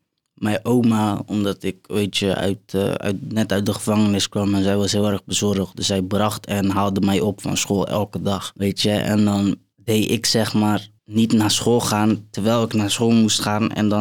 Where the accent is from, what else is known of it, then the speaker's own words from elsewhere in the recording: Capelle aan den IJssel, South Holland, Netherlands; now in The Hague, Netherlands; ik ben 20 jaar oud. Ik kom uit Capelle Scholevaar, maar ik woon in Den Haag.